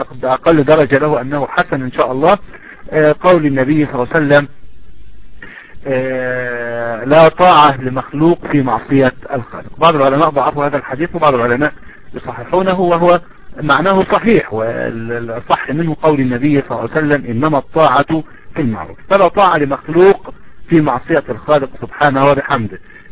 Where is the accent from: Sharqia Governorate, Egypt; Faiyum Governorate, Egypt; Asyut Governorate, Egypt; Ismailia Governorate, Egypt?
Asyut Governorate, Egypt; Asyut; نحن عندنا في أسيوط لا يوجد جوامع تفتح إلا في وقت الصلاة فقط وتغلق مباشرة